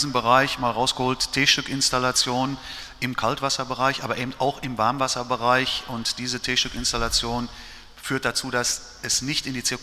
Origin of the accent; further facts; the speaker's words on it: North Rhine-Westphalia, Germany; Bei uns im Sauerland Krombacher, hier Pilsener Urquell, ne?